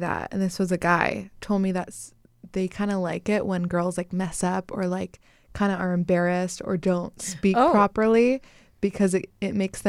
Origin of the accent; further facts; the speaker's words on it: Pennsylvania, United States; now in Los Angeles, United States; I am originally from Pennsylvania.